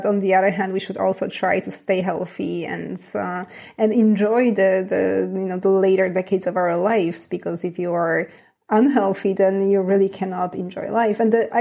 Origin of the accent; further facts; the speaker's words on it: Poland; English is a second language; also born or lived in Canada; now in France; I was born and raised in Poland. You can probably hear that.